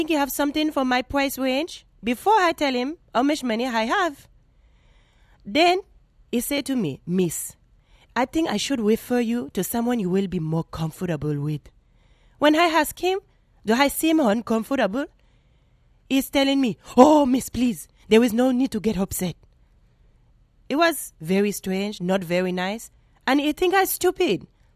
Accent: United States; I'm Haitian American.

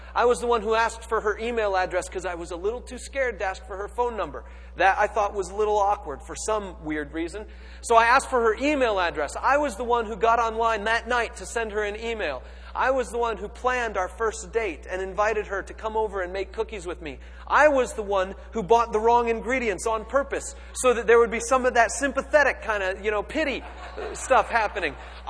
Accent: California, United States; Now, I'm from California. That's a sacrifice, my friends.

